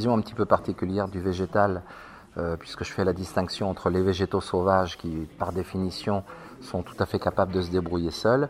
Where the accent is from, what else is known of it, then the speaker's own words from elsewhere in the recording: Le Mans, Pays de la Loire, France; Moi, je viens du Mans et j'ai longtemps travaillé à la ville du Mans.